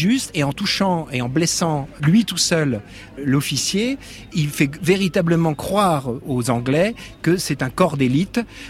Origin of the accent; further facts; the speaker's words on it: Normandy, France; traduit bien les Normands, c'est-à-dire une espèce de mélange entre notre côté nordique et en même temps, nous sommes des Latins.